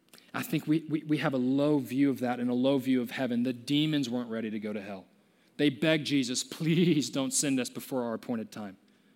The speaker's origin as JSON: {"language": "English", "town": "McKinney", "region": "Texas", "country": "United States", "tie": "born or raised there", "said": "I grew up in McKinney, Texas. It's an hour north of Dallas. I'm not from Dallas. Don't put that on me."}